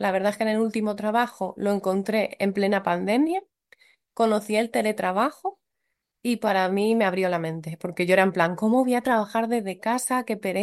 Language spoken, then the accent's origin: Spanish; Alicante, Valencian Community, Spain; now in Santiago de Compostela, Spain; soy de Alicante, aunque llevo casi 2 años viviendo en Santiago de Compostela.